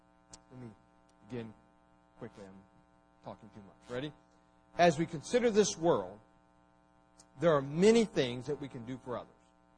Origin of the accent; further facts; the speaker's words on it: Bertha Hill, West Virginia, United States; when I grew up in West Virginia, Bertha Hill, there were two groups, two families who were considered the worst of the worst.